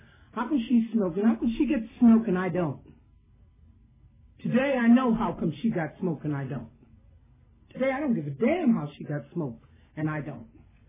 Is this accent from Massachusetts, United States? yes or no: no; New York City, New York, United States; I'm from New York City, the Bronx. You know, all right, another New Yorker.